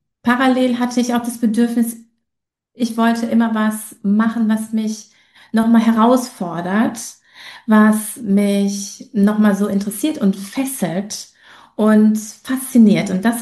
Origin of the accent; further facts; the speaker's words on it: North Rhine-Westphalia, Germany; Ich komme ja aus dem Ruhrgebiet